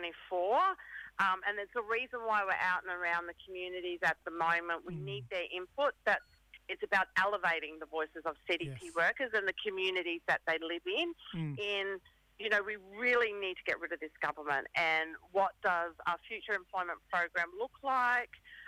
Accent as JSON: {"language": "English", "region": "Queensland", "country": "Australia", "lives_now": "Ipswich, Australia", "said": "from Central West Queensland. … I'm currently living on Yuggera country around Ipswich."}